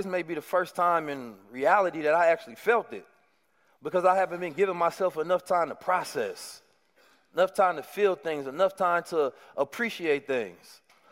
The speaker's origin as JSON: {"language": "English", "town": "Oakland", "region": "California", "country": "United States", "tie": "born or raised there", "said": "You know, growing up in Oakland has been a blessing for me."}